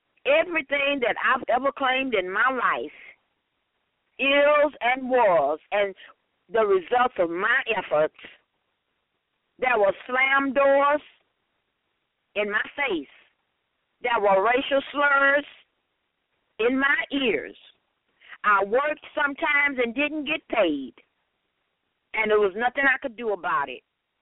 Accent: United States; And I am an American, and I'm a proud American.

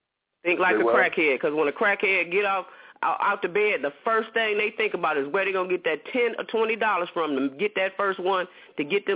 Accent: United States; born there; No, homie, I was born in America. I'm an American.

